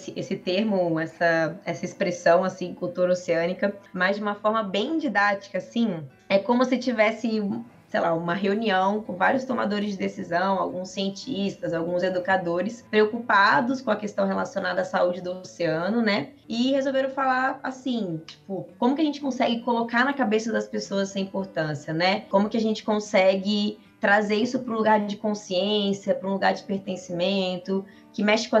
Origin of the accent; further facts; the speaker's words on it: Minas Gerais, Brazil; Eu sou do interior de Minas, né?